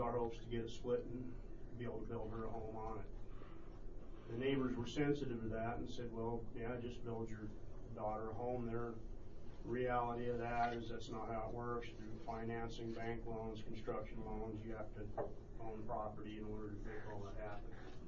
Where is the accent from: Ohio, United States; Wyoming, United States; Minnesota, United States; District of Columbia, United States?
Wyoming, United States; Newcastle; And when I grew up there in Newcastle, we didn't really care for Aspen either.